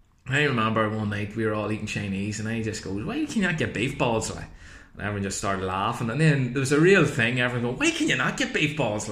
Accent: Newry, Northern Ireland, United Kingdom; Well, I was brought up in Newry, so I think I have a bit of it, like, you know.

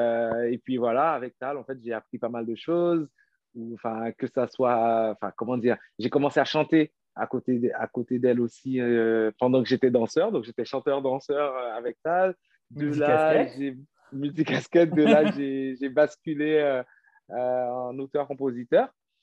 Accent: Haiti; moved away as an adult; Ok. Bon, alors … Je suis de Haïti. Je viens d'Haïti. J'ai vécu là-bas. Et après, j'ai fait mes études en France, à Bordeaux, plus précisément, où j'ai eu un Master 2 en ingénierie mathématique. Et puis après, j'ai quitté Bordeaux, j'ai travaillé sur Paris

